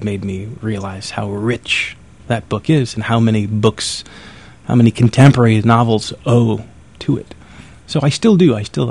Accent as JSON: {"language": "English", "town": "Queens", "region": "New York", "country": "United States", "tie": "born or raised there", "said": "not just where I grew up in Queens."}